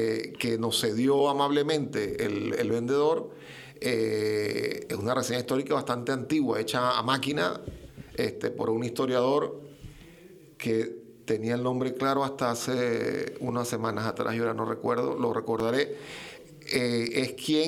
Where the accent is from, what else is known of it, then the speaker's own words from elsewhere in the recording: Venezuela; born there; Yo soy nacido en Venezuela, de madre canaria, herreña del Pinar del Hierro, padre italiano